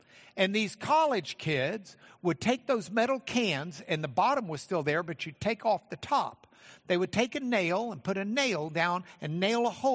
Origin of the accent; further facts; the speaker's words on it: Dallas, Texas, United States; born there; Now, I was born in Dallas, Texas. And when I was born there, Dallas, Texas was a great place.